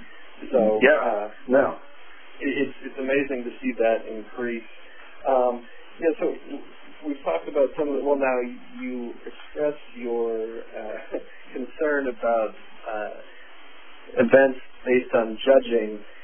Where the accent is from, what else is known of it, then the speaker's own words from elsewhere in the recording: United States; Obviously, as an American fan, I hope they keep that in because that's something we are very good at.